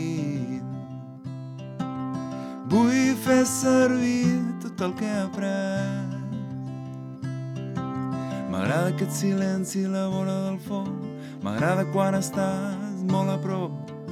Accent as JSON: {"language": "Catalan", "town": "Figueres", "region": "Catalonia", "country": "Spain", "tie": "born or raised there", "said": "jo soc de Figueres des de petit. A més, estrenar la meva ciutat natal també em fa il·lusió"}